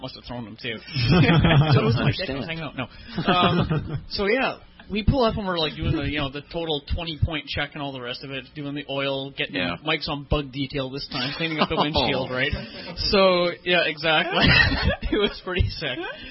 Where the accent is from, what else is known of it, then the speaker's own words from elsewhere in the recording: Canada; I'm from Canada.